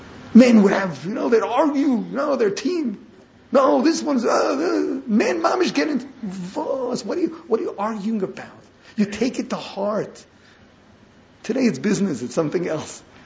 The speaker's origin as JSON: {"language": "English", "town": "Brooklyn", "region": "New York", "country": "United States", "tie": "born or raised there", "said": "And I grew up in Brooklyn."}